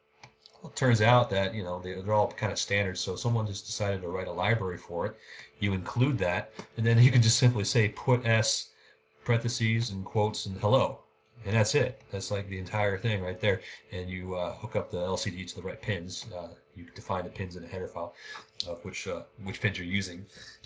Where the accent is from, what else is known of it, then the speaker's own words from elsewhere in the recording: Oakland, California, United States; I was born and raised in Oakland.